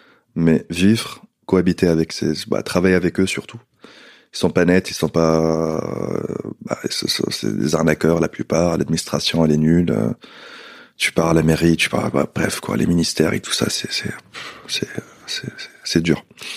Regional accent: Tunisia; moved away as an adult; Parce que j'ai quitté la Tunisie quand j'étais jeune, 18 ans.

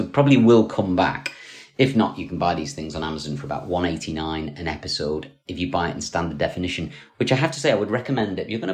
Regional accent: Scotland, United Kingdom; I'm Scottish, by the way, so I can make Scottish jokes, I think.

